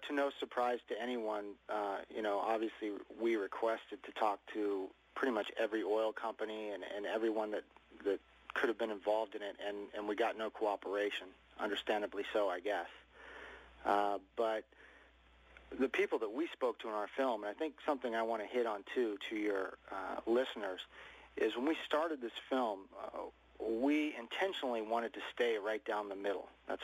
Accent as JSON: {"language": "English", "town": "Turlock", "region": "California", "country": "United States", "tie": "born or raised there", "said": "that's Turlock, California, which is my hometown"}